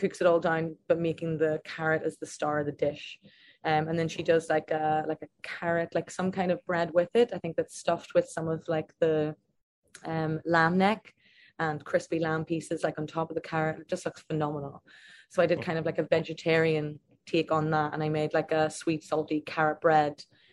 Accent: Ireland; Again, I'm Irish.

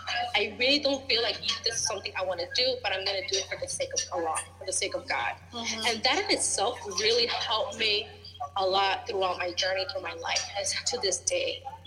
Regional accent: Chicago, Illinois, United States; being raised as a Mexican Puerto Rican, being Chicagoan, being a Latina

